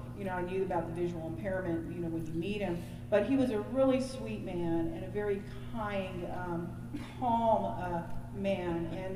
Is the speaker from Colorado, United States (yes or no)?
no; Austin, Texas, United States; I'm from Austin, Texas.